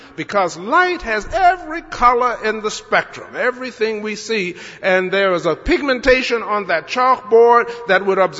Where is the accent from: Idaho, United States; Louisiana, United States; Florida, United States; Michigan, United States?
Louisiana, United States; I should say that I'm from Louisiana, so the first day of school is always hot.